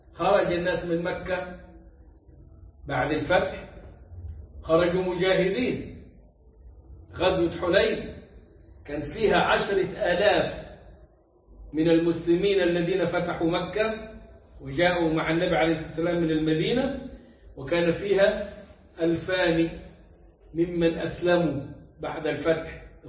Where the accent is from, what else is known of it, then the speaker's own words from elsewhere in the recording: Egypt; also born or lived in Medina, Saudi Arabia / Malaysia; now in Turkey; أنا هاجرت من مصر بدءا بمدينة النبي عليه الصلاة والسلام، ماليزيا، وبعدين تركيا. هجرة فرارا من الأذية، فرارا من الظلم، فرارا من الفتنة في الدين.